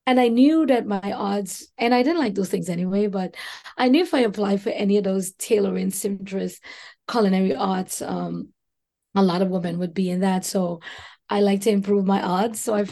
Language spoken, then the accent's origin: English; Trinidad & Tobago; growing up in Trinidad and Tobago, being the girl in the plumbing